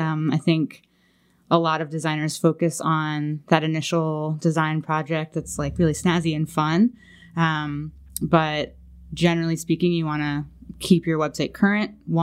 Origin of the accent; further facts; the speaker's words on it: Ocean City, New Jersey, United States; I'll tell you I grew up down in Ocean City, New Jersey. I went to Charter Tech High School for the Performing Arts as a dancer